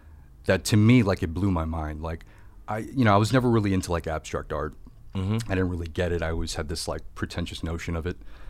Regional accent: Midwest, United States; I grew up in the Midwest, so I think like I always felt a little out of place growing up

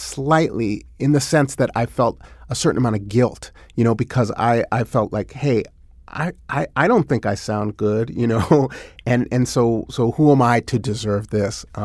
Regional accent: Berkeley, California, United States; He lived in New York, and I grew up in Berkeley, California.

